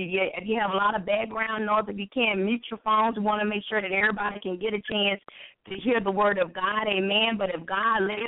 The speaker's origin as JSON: {"language": "English", "region": "the South", "country": "United States", "said": "So I do talk fast because I am from the South"}